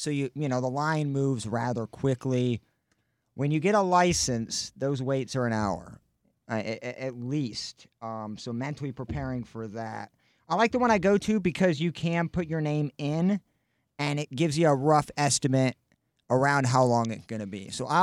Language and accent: English; Illinois, United States; I'm from Illinois, so what?